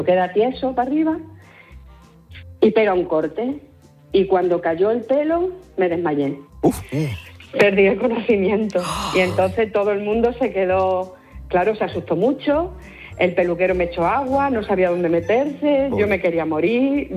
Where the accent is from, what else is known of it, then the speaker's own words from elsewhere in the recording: Extremadura, Spain; cuando era joven vivía en un pueblito muy pequeño y al entrar al instituto tenía que ir en transporte desde mi pueblo hasta Zafra.